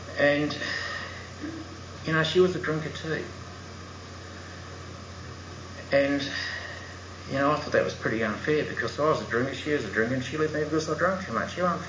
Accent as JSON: {"language": "English", "country": "New Zealand", "moved": "yes", "lives_now": "Australia", "said": "So when I first got here to Australia, I'm a Kiwi"}